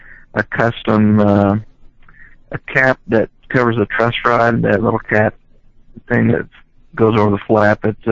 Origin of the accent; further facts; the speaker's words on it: Decatur, Illinois, United States; I'm from Decatur, Illinois, actually.